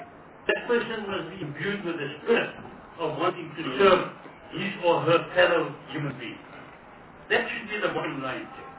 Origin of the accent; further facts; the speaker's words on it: South Africa; born there; I'm born in South Africa. I'm a South African full stop.